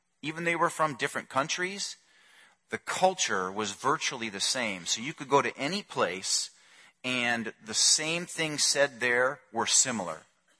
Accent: Illinois, United States; I grew up near Chicago. Same thing. I grew up in an Italian family. In Italian families, there's no secrets.

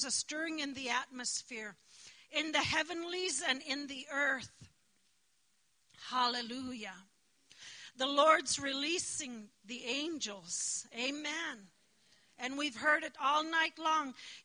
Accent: Alaska, United States; It means the real land. I'm from Nustuyahak. I grew up in a village where Christianity missionaries were not allowed.

